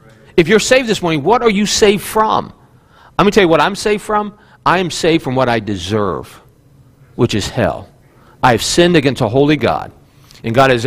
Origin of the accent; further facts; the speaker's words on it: West Virginia, United States; I know I'm from West Virginia and somewhat of a hillbilly, but I put the shoes on.